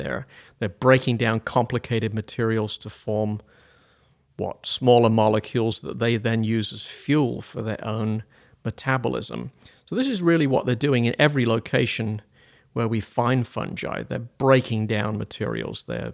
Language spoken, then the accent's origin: English; United Kingdom; I grew up in Britain. I went to college at Bristol University in the UK.